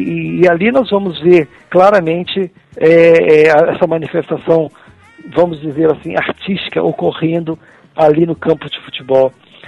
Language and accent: Portuguese; Cataguases, Minas Gerais, Brazil; eu fui até um médio lateral esquerdo na minha adolescência, lá na minha cidade em Cataguases.